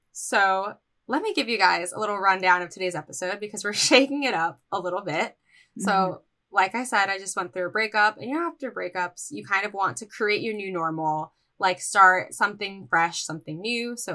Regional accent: Philippines; Okay. So here's the thing. I'm Filipino.

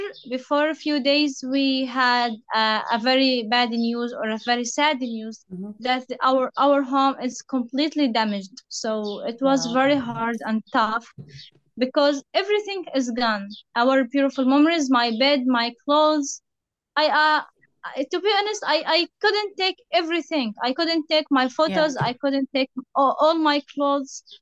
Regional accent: Gaza Strip, Palestine; English is a second language; I'm in the north, but at the first days, we evacuated to Rafah. We have some relatives here.

